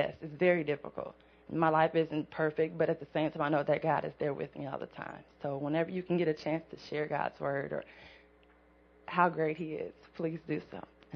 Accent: Dayton, Ohio, United States; I'm not from here, I'm from Dayton.

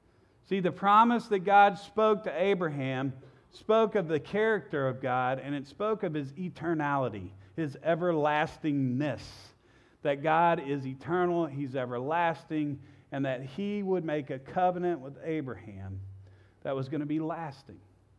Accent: Louisiana, United States; Now, I grew up in South Louisiana, and the end of the winter and the early spring in South Louisiana, we celebrate something called Mardi Gras, Fat Tuesday.

